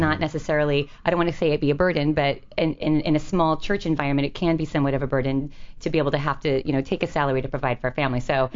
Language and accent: English; San Diego, California, United States; I'm from San Diego.